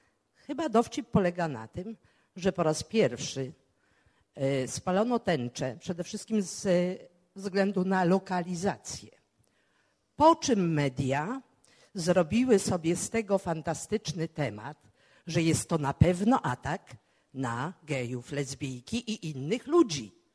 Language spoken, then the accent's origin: Polish; Warsaw, Masovian Voivodeship, Poland; now in Chicago, United States; jestem z Chicago, ale jestem urodzona w Warszawie, wychowana w Warszawie. Wyjechałam z Warszawy w tych czasach, kiedy wszyscy wyjeżdżali. A teraz wróciłam.